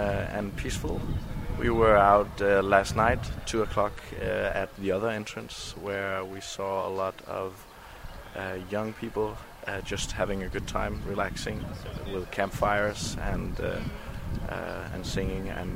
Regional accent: Denmark; I'm a journalist from Denmark, working from the Danish newspaper Nyhedsavisen.

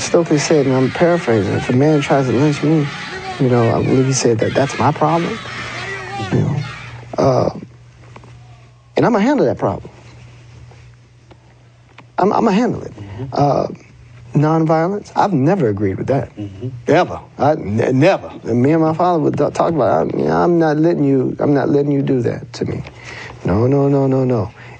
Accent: Miami, Florida, United States; And then growing up in Miami, the police officers there were by far probably some of the worst individuals you'll ever want to find

